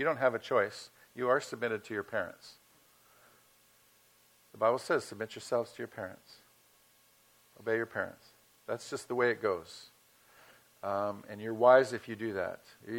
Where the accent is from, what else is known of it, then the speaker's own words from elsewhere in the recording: Santa Barbara, California, United States; now in Placerville, United States; Terry and I were Southern California. I grew up in Santa Barbara. It's a beautiful city.